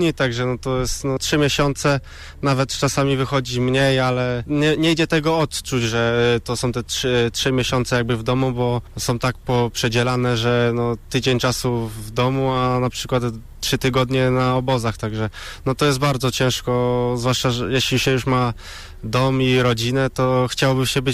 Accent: Człuchów, Pomeranian Voivodeship, Poland; now in Poznań, Poland; Tak, no pochodzę z Czuchowa

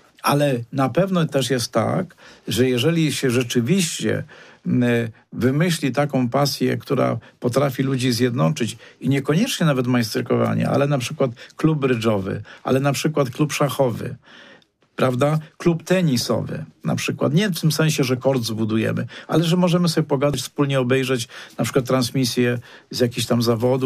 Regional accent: Witkowo, Greater Poland Voivodeship, Poland; Ja się mieszkałem jako dziecko w Witkowie

